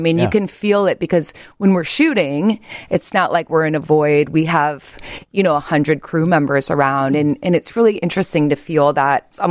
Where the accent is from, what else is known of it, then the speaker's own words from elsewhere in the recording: Chicago, Illinois, United States; I'm a Chicagoan.